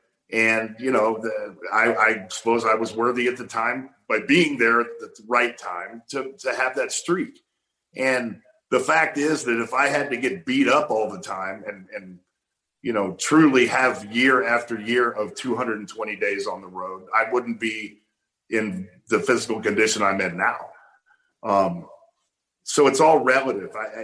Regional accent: Tulsa, Oklahoma, United States; But there was no way I was going to grow up in Tulsa, Oklahoma, and go to college an hou

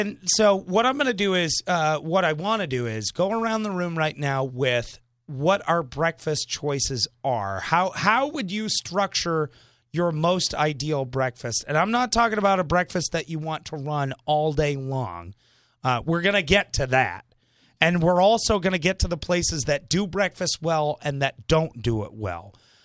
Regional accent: Northeast, United States; I was raised in the Northeast, where breakfast is the pure sweet and salty meal of the day.

